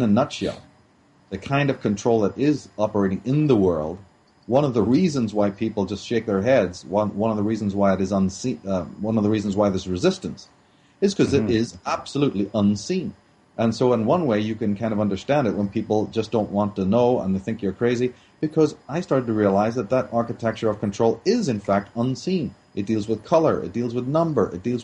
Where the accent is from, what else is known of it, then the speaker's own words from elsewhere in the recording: Ireland; being Irish, we know all about colonialization